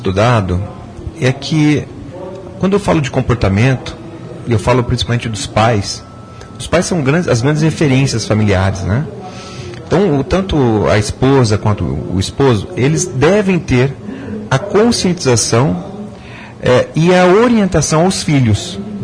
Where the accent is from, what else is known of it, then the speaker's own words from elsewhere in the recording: Maringá, Paraná, Brazil; Nós somos de Maringá, e Maringá tem que ser diferente.